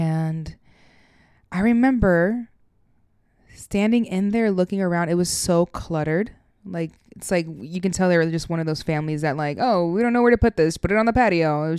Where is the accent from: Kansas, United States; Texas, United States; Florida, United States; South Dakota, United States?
Florida, United States; Hollywood; And growing up in Fort Lauderdale, Hollywood to be specific, I had this best friend.